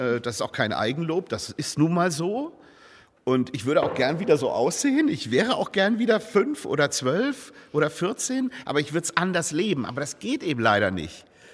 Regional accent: Ahrensburg, Schleswig-Holstein, Germany; Ich komme aus Ahrensburg. Also das ist nun wirklich eine Stadt, wo man echt behütet aufwächst.

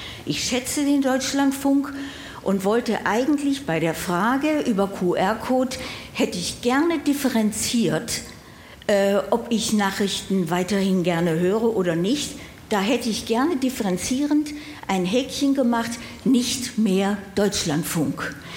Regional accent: Salzburg, Austria; Ich komme aus Salzburg und bin gerade auf der Durchreise, bin mal wieder in Köln, habe hier studiert

